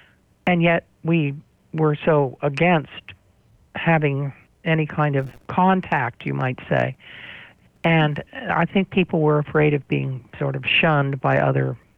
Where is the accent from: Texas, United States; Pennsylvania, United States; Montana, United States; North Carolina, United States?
Pennsylvania, United States; Bryn Athyn; Well, I am calling in from Bryn Athyn, Pennsylvania. I wasn't actually born in the community, but a hospital close by, and I've lived here all my life and grew up on a farm, an 18th century farm.